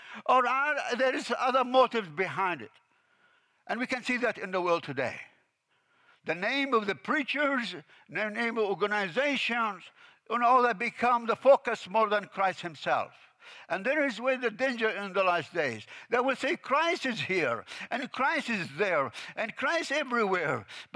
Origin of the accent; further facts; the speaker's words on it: Jordan; I came from Jordan, and I know how they do it.